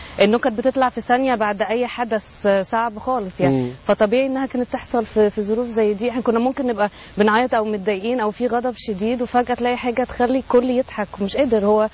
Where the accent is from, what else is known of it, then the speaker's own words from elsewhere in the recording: Egypt; هو كمصريه عموما يعني ده طبع الشعب طول عمره